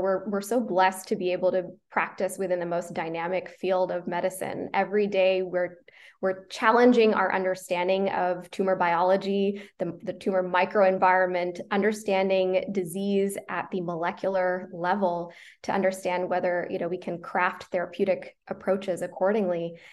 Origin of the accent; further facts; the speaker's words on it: Iowa, United States; Yes, I grew up in Iowa. I went to the University of Iowa for undergrad and medical school